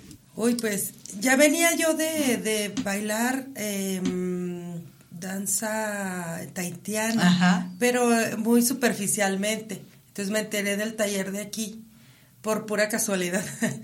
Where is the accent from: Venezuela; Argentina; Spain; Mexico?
Mexico; Tamaulipas; Y pues yo vengo de Tamaulipas.